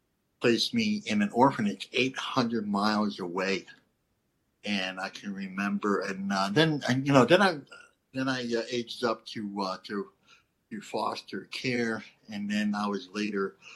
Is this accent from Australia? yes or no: no; Saskatchewan, Canada; Sotichot, Fishing Lake First Nation, Saskatchewan, Canada, Treaty 4 Territory, Anishinaabe